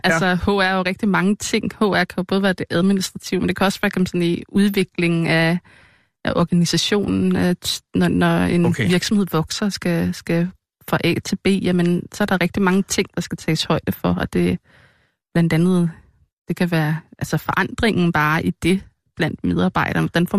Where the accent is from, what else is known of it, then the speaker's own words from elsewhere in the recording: Kirke Sønderup, Zealand, Denmark; Så vil jeg nok sige Vestsjælland, for det er jo der, jeg sådan mest har haft min folkeskolegang.